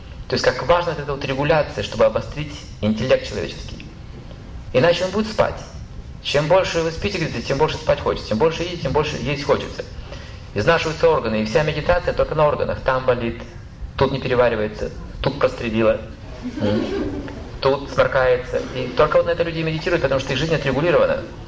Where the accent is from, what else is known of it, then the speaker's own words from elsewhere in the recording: Russia; born there; И мне стало стыдно, что родился в России.